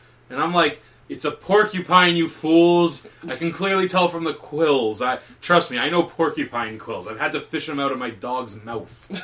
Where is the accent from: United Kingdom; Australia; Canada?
Canada; Newmarket, Ontario; Hey, Jim, call me. I'm from Newmarket, too.